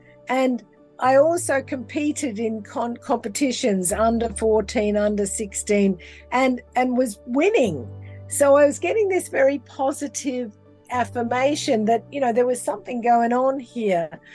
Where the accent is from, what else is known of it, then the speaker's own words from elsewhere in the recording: Australia; And I come from a little country town that you probably would not have heard of in Australia. I am Australian. I'm one of five children, the last, the baby.